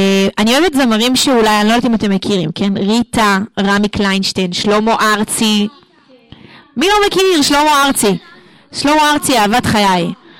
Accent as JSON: {"language": "Hebrew", "country": "Morocco", "said": "אני לא יודעת רוסית, אני מרוקאית. אני יודעת אנגלית, אני שרה בצרפתית, אני יודעת איטלקית, כאילו איטלקית קצת, ספרדית כמובן."}